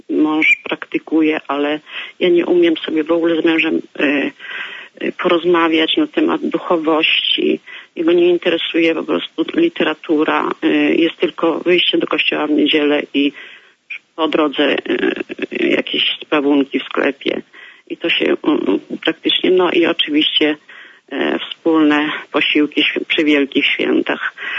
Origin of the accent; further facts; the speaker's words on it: Lesser Poland, Poland; Ja jestem z Małopolski